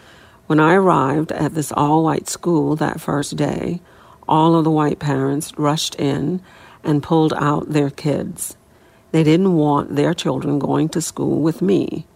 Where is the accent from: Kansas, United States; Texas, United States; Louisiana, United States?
Louisiana, United States; New Orleans; I was chosen to be the first child to go to an all-white school, William Franz Elementary, in my hometown of New Orleans.